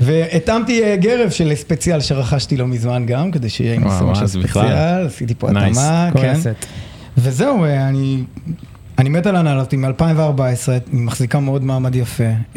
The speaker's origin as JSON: {"language": "Hebrew", "town": "Ashdod", "region": "Southern District", "country": "Israel", "tie": "born or raised there", "said": "גדלתי באשדוד"}